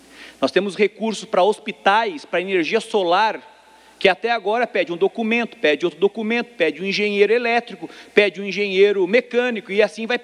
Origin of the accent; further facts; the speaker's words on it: Lages, Santa Catarina, Brazil; mas quando faz para o nosso povo, para a minha terra, aí complica, complica. Por exemplo, Lages, nós temos aqui parques infantis para as creches